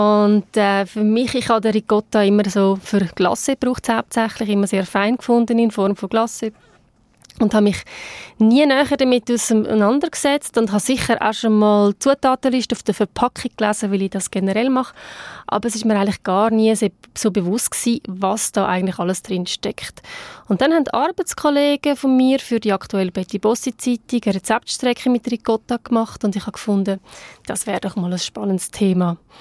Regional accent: Switzerland

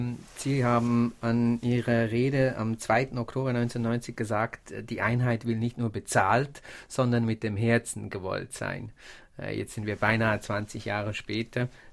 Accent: Switzerland; für mich als Schweizer

